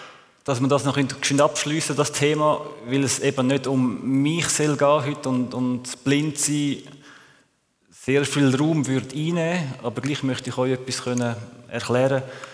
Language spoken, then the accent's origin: German; Switzerland; ich bin Schweizer, ich kann ohne Problem Zürichdeutsch, kein Problem, oder?